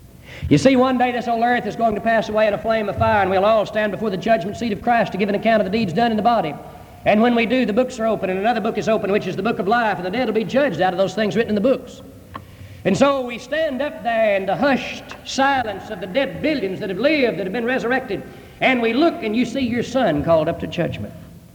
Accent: United States; When I was growing up in Fulton County

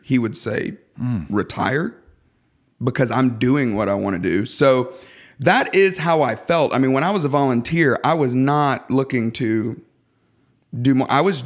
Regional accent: Tuscaloosa, Alabama, United States; now in Atlanta, United States; So I'm an Alabamian. I grew up in Tuscaloosa.

